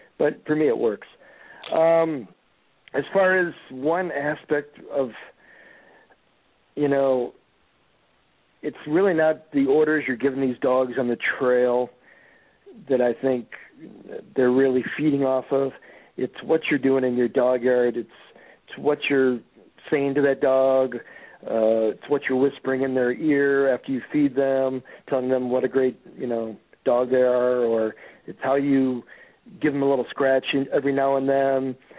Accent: Evanston, Illinois, United States; So in many respects, even though I grew up in Evanston outside of Chicago, I love Wisconsin.

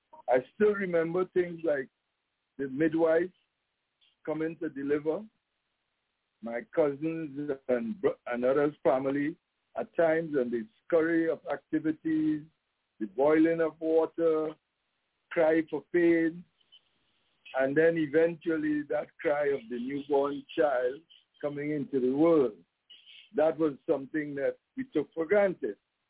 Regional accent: Trinidad & Tobago; I am from the Twin Islands of Trinidad and Tobago.

